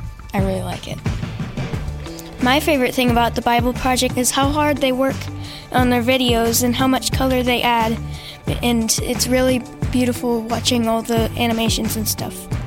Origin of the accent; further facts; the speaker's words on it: Waco, Texas, United States; we're from Waco, Texas.